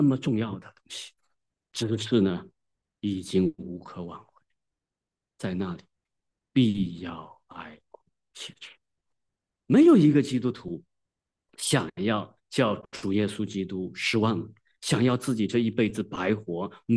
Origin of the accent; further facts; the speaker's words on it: China; 忠心是什么意思？我们中国人的忠心